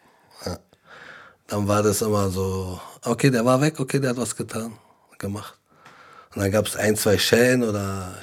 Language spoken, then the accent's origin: German; Berlin, Germany; ich komme aus Berlin-Wedding, geboren und aufgewachsen. Ich sehe mich nicht als Ausländer oder Deutscher, ich sehe mich als Berliner. Ja. Und bin stolz, der Berliner zu sein.